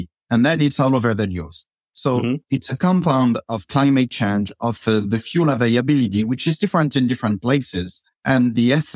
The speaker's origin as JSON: {"language": "English", "country": "France", "second_language": "English", "moved": "yes", "lives_now": "United States", "said": "So when I moved to the US from France, where I'm used to exactly what you describe, you know, fires happen in the summer when it's past 30 degrees and very dry and the vegetation has dried."}